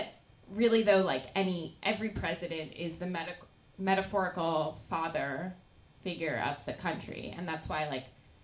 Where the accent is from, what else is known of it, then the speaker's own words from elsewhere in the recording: New York City, New York, United States; Well, she didn't drive me because I grew up in New York City.